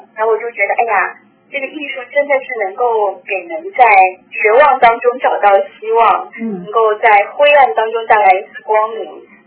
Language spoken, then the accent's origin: Chinese; Suzhou, Jiangsu, China; 小时候在一个小苏州吧，我从苏州来，在一个苏州小城市这样长大